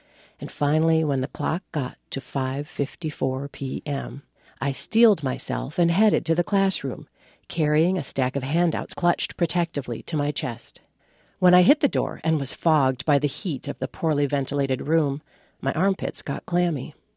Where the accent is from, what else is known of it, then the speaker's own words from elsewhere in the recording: Duluth, Minnesota, United States; I'm from Duluth